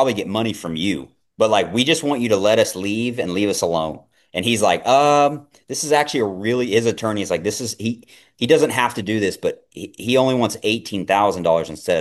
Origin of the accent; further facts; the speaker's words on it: Texas, United States; And growing up in Texas, like we had tarantulas. We had big black widows. We had brown recluse spiders.